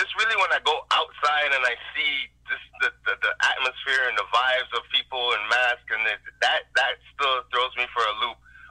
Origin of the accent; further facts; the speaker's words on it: Montreal, Quebec, Canada; I'm from the West Island, if anybody doesn't know that.